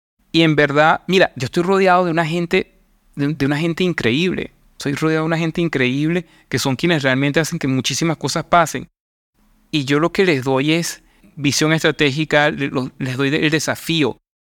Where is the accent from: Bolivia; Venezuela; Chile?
Venezuela; moved away; desde que salí de Venezuela, no tengo tanto eso